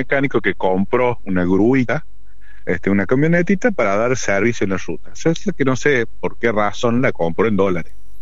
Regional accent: Argentina; qué fuertes somos los argentinos, ¿no?

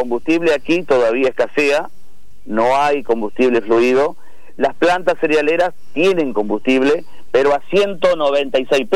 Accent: Argentina; brindando la seguridad que nos merecemos como argentinos

